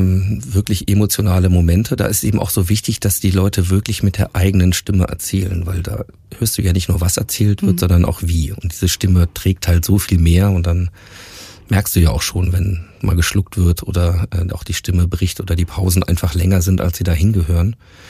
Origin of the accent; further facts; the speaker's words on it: Hanover, Lower Saxony, Germany; wir kommen aus Hannover